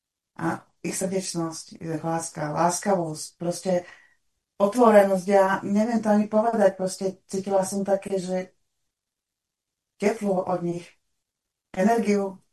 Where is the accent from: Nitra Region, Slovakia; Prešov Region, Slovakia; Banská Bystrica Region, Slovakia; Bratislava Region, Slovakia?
Banská Bystrica Region, Slovakia; Detva; Detviančanka, ako zvyknem vraviť, že mám doteraz nožík v sáre. Ale no, v podstate som Slovák, no. Ja sa cítim Slovák